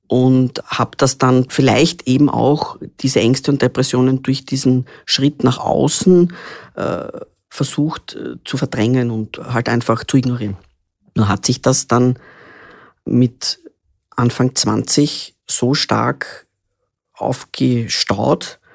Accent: Vienna, Austria; born there; Ich bin in Wien geboren, 1975 schon, also ich habe schon ein paar Jahre hinter mir. … bin ein Einzelkind

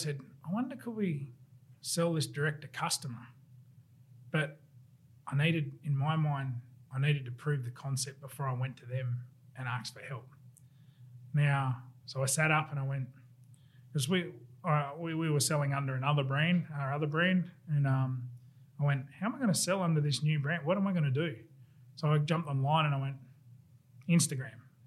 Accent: Casino, New South Wales, Australia; He'd come from Casino, from Evans Head. I came from Casino.

